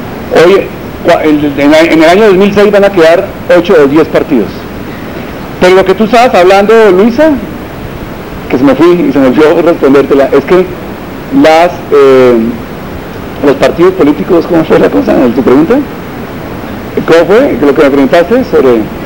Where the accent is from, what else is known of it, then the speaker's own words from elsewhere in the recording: Cartagena, Bolívar, Colombia; No es en la costa, yo soy cartagenero, pero no solamente en la costa.